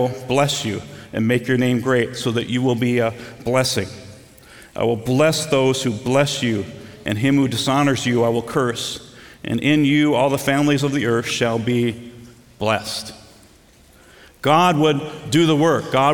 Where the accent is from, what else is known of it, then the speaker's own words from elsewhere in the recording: Twin Cities, Minnesota, United States; I grew up in the Twin Cities.